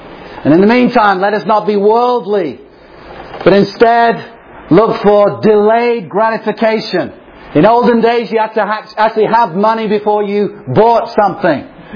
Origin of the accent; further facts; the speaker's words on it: England, United Kingdom; I grew up in England